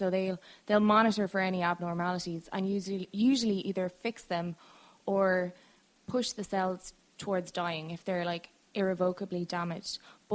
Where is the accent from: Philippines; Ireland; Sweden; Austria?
Ireland; now in Tampa, United States; So I'm Irish, in case you didn't